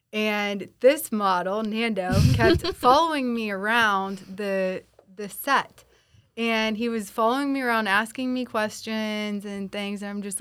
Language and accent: English; Pittsburgh, Pennsylvania, United States; I'm a Pittsburgher.